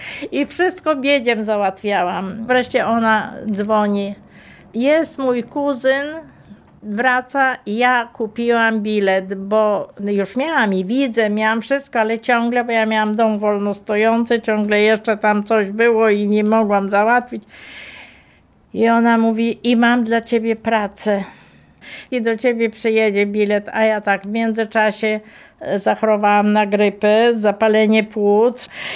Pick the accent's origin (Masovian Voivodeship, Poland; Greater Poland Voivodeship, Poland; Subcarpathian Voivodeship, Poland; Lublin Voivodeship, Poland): Lublin Voivodeship, Poland; Malice; Ja mówię, że z Lublina, ale pochodzę nie z Lublina, tylko mówię z Malic Hrubieszowskiego.